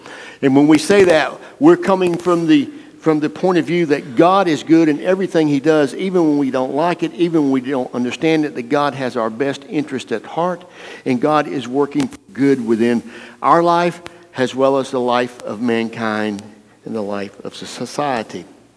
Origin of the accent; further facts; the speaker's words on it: the South, United States; I come from the South. I still have never been north of the Mason-Dixon line on the east side of Mississippi. And down here, I grew up in the small towns.